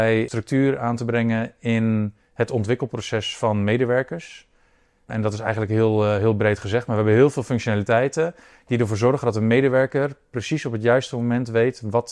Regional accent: Ermelo, Gelderland, Netherlands; En ik kom zelf uit Ermelo, hier 10 kilometer vandaan.

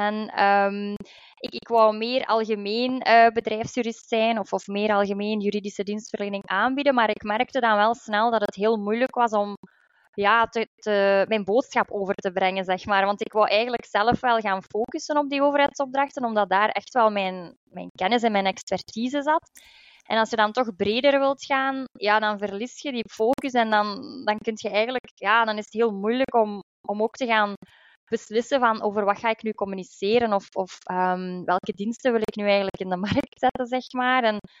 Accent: Belgium; Ja, ik ben een advocaat uit België.

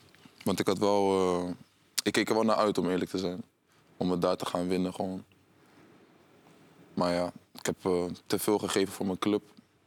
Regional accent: Netherlands; Ik ben in Nederland opgegroeid.

